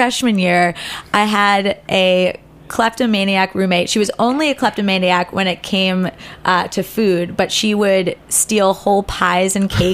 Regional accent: New York City, New York, United States; obviously we're all in our own individual apartments which were less equipped than what we had been used to growing up in New York City.

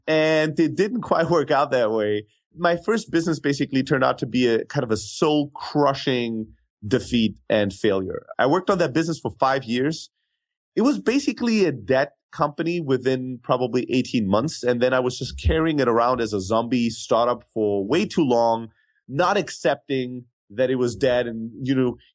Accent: Germany; moved away as an adult; now in United States; So I'm originally from Greece, born and raised in Germany, though. So I have the best and the worst that Europe has to offer.

